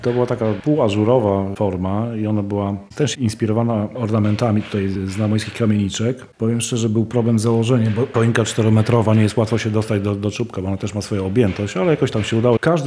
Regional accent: Zamość, Lublin Voivodeship, Poland; bo jesteśmy z Zamościa, prawda?

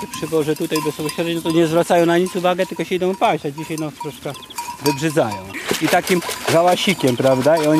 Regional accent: Żurawce, Lublin Voivodeship, Poland; jestem z Żurawiec.

